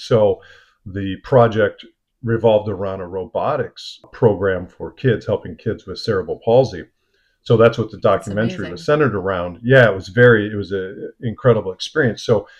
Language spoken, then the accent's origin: English; Michigan, United States; Slightly different from LA, but I grew up in Michigan, so the snow wasn't something foreign to me.